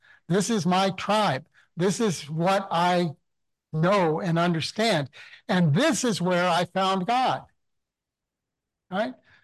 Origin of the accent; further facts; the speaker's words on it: Ontario, Canada; I grew up in Southern Ontario, and we'd visit churches that had a mixed German-English service.